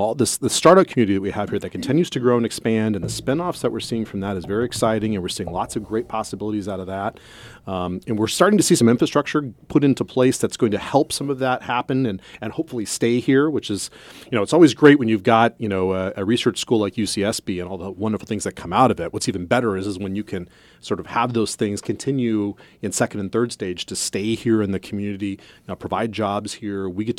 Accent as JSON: {"language": "English", "town": "Tempe", "region": "Arizona", "country": "United States", "said": "So I'm originally from Tempe, Arizona."}